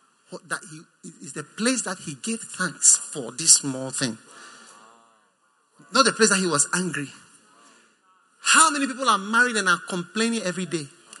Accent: Ghana; If I was only an American, now look at me, I'm a Ghanaian. Ghanaian.

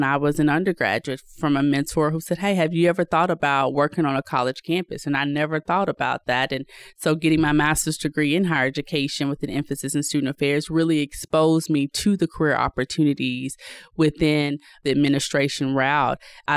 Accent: the South, United States; My pronouns are she and her. I'm a Southerner living this Midwest life.

